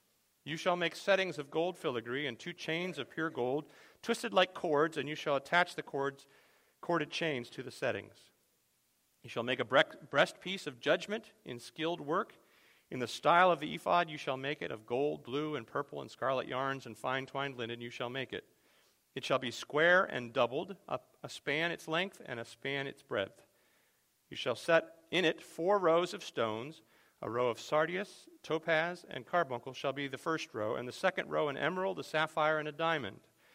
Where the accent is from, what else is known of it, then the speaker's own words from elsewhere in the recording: Scotland, United Kingdom; although I do know I'm Scottish